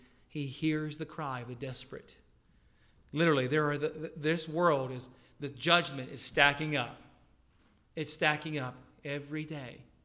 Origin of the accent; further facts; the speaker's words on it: the South, United States; I'm from the South. I know things that happen down there.